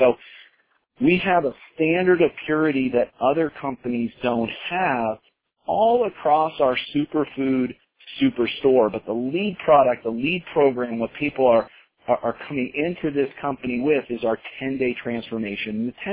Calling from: Colorado, United States; I'm calling in from Colorado tonight.

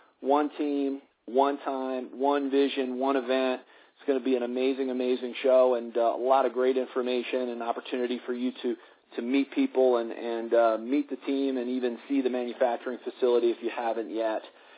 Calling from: Colorado, United States; I'm calling in from Colorado tonight

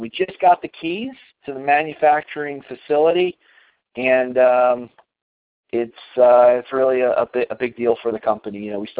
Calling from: Colorado, United States; I'm calling in from Colorado.

